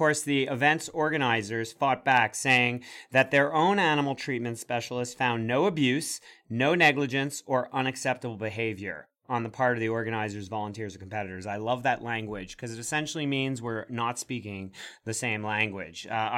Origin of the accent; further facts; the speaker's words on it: Montreal, Quebec, Canada; I'm a native Montrealer. I grew up in Montreal.